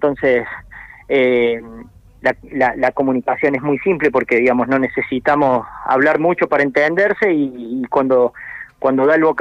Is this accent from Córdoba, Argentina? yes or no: yes; Córdoba, Argentina; yo soy de Córdoba capital. Uh-huh. La tonada no la pierdo ni la quiero perder. Así que sí, bueno, yo nací aquí, estudié acá en el Instituto Universitario Aeronáutico de Córdoba.